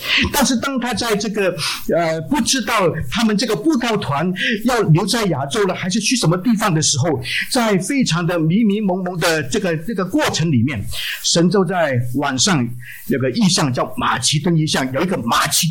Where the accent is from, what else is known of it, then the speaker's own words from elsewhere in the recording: Bangladesh; 因为我们孟加拉人很少人吃猪